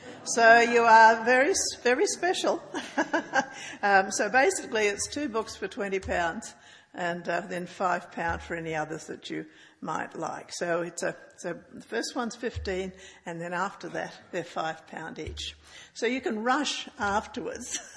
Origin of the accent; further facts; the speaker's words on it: Australia; I grew up in Australia as a God-intoxicated evangelical Christian